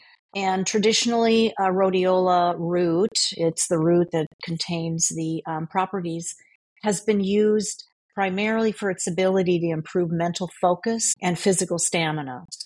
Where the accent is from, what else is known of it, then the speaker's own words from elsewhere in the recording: South Dakota, United States; I grew up in South Dakota around farmers